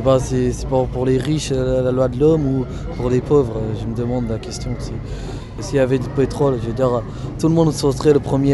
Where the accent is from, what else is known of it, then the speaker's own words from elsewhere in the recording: France; Moi, je suis français